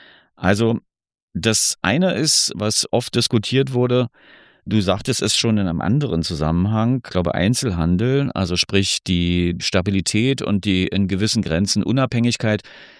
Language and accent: German; Berlin, Germany; Ja, na, wir als Berliner, ich denke mal, wir sollten jetzt hier ganz schüchtern sein.